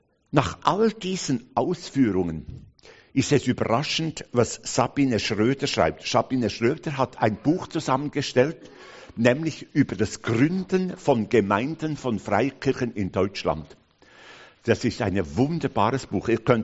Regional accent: Switzerland; Nun, ich bin Schweizer. Ich komme aus der Schweiz.

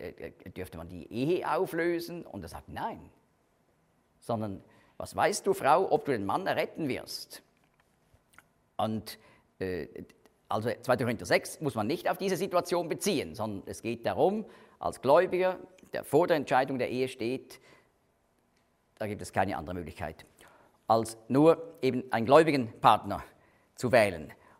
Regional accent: Switzerland; Das machen wir eben nicht als Schweizer.

